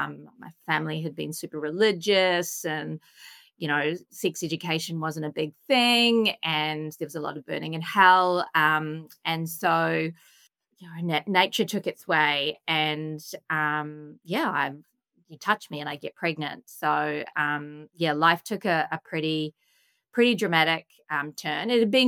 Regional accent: New Zealand; now in Melbourne, Australia; I am a Kiwi, so I'm a Kiwi in Australia.

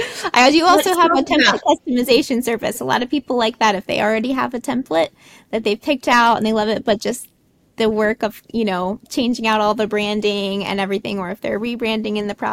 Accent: Kentucky, United States; So I worked with a wedding client here in my home state, actually, in Kentucky, last year.

